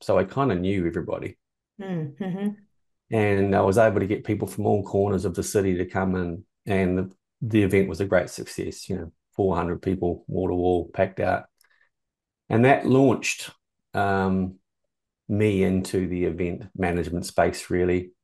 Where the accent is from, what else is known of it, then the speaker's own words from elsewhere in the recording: New Zealand; I'm a white guy. and clearly I'm not American, you know, so, you know, taking myself over there by myself was pretty daunting.